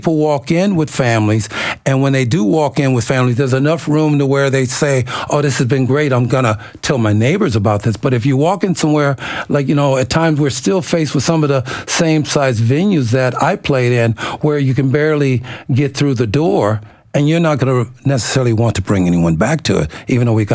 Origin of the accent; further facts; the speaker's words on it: Ireland; here I was playing as an Irishmen, you know, throughout Europe and in America on different tours there, but I couldn't play in our domestic league as an Irish person.